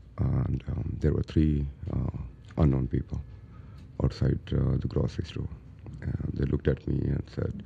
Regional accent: Pakistan; now in Brooklyn, United States; Originally, yes. I wanted to say I'm from Brooklyn. I'm a Brooklynite now.

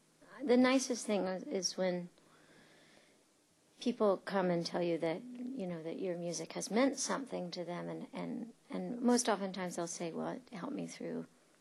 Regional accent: North Carolina, United States; I'm from North Carolina, and North Carolina was a very, very particular place in time when I was growing up.

